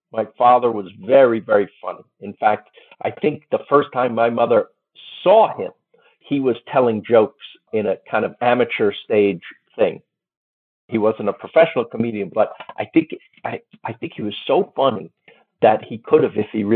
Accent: Queens, New York, United States; born there; And guess what else is from Queens? Me. I was born there.

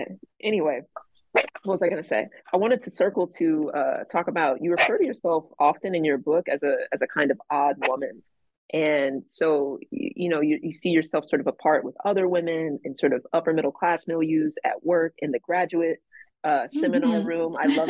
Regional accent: Atlanta, Georgia, United States; now I'm going to tangent, but I'm from Atlanta.

